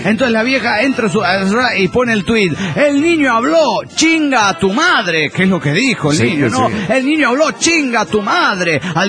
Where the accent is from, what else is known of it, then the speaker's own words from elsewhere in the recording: Ciudad Juárez, Chihuahua, Mexico; de Ciudad Juárez.